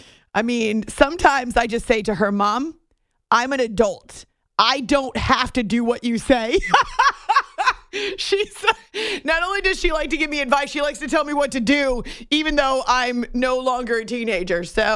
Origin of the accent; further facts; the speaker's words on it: New Hampshire, United States; or they know mom from when we were growing up in New Hampshire, when I was growing up in New Hampshire.